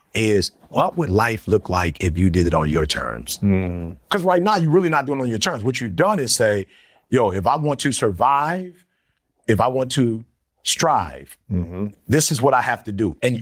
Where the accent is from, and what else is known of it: Detroit, Michigan, United States; born or raised there